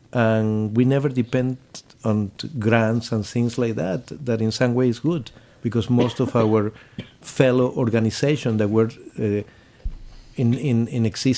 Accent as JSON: {"language": "English", "region": "Mendoza", "country": "Argentina", "tie": "born or raised there", "said": "if you cross from Buenos Aires to Mendoza, my hometown, 16 hours in a train"}